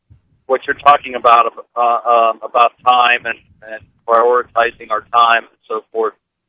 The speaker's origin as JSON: {"language": "English", "town": "Cincinnati", "region": "Ohio", "country": "United States", "said": "Cincinnati, on our way back to Cincinnati, Ohio."}